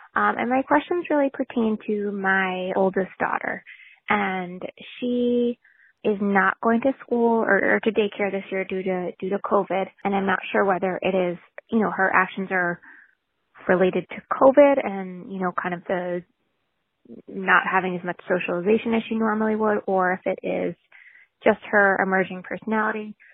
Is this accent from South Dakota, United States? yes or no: no; Long Island, New York, United States; I am from Long Island.